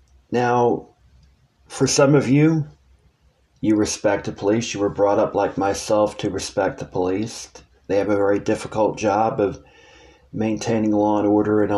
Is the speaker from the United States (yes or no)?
yes; the South, United States; I am white. I grew up in the South, but I had many black friends.